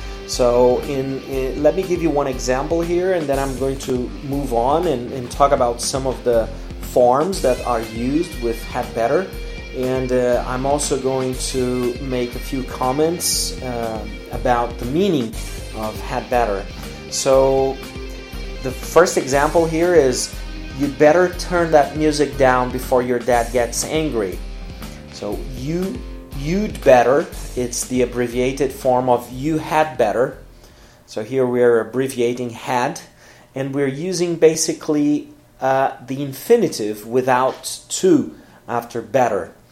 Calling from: Porto Alegre, Rio Grande do Sul, Brazil

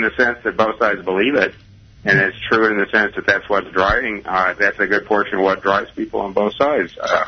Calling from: Overland Park, Kansas, United States; calling from Overland Park.

